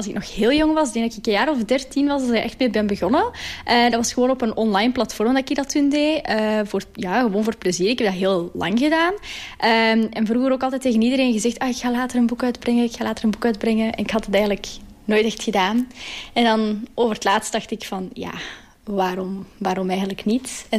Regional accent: Geraardsbergen, East Flanders, Belgium; Ik ben opgegroeid in Geraardsbergen. Ik ben 26 jaar oud.

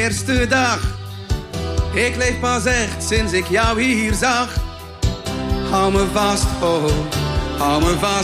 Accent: Sint-Niklaas, Flanders, Belgium; Ik kom van Sint-Niklaas.

